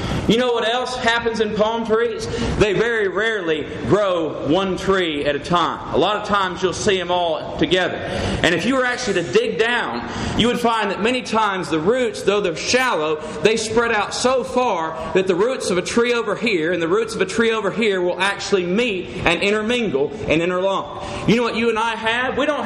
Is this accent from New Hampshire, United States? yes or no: no; Midland, Texas, United States; My hometown where I was born, where my parents were raised, is a little town called Midland, Texas.